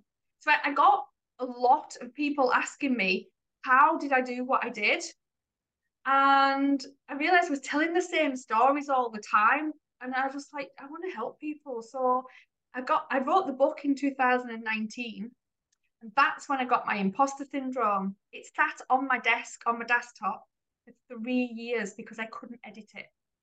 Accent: England, United Kingdom; now in Spain; we live in Spain and I'm English and he's Dutch, so it's a very cosmopolitan household.

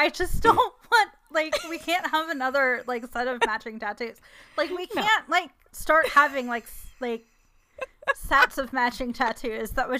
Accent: Ireland; we like, are Irish, so

